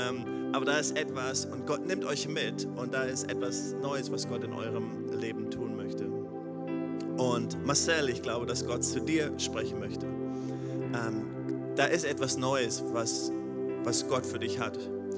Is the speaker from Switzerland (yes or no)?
yes; Switzerland; born there; Ich bin hier in der Schweiz geboren.